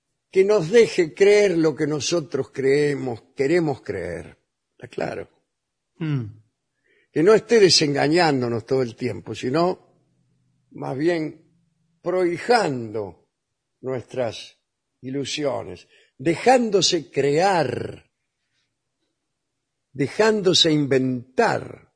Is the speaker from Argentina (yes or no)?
yes; Caseros, Buenos Aires Province, Argentina; No, yo soy de Casero, sí, sí.